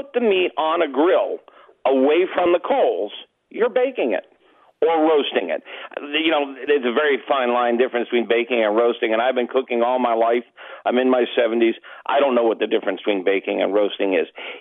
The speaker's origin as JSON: {"language": "English", "town": "Chicago", "region": "Illinois", "country": "United States", "said": "Well, I'm from Chicago."}